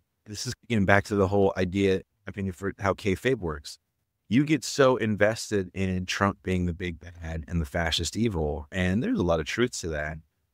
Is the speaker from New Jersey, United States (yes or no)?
no; Richmond, California, United States; It was, first of all, it was scary growing up in the 90s in the Bay. I'm from Richmond, California, which was a bad neighborhood.